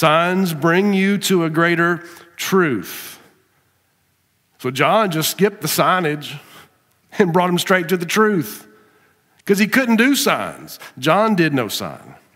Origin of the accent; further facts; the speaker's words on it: Arkansas, United States; Now, we're from South Arkansas. We know about gators, but Florida is a different world.